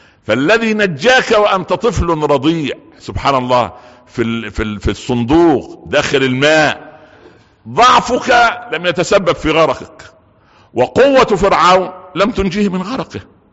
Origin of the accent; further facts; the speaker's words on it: Egypt; عندنا في مصر